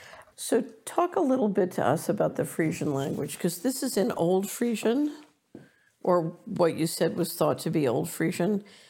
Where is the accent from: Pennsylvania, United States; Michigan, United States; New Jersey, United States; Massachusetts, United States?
Pennsylvania, United States; Philadelphia; Yeah, I remember I grew up in Philadelphia